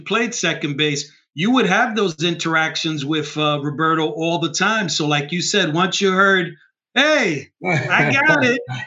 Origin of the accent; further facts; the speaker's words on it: New York, United States; I grew up in New York, definitely still a Met fan.